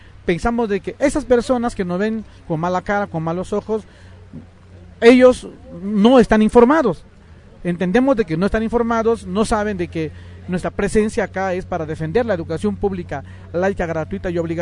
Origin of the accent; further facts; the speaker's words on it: Oaxaca, Mexico; Vengo de la región del Istmo de Tehuantepec.